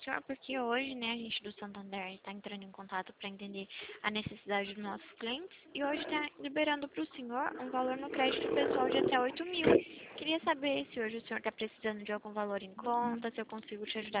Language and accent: Portuguese; Atibaia, São Paulo, Brazil; Eu sou aqui de Atibaia.